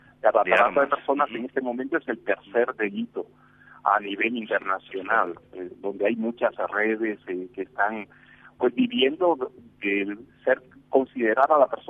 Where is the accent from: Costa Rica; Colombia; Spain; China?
Costa Rica; now in Guatemala; que tengo ya varios años de trabajar en Guatemala, aunque soy nativo de Costa Rica.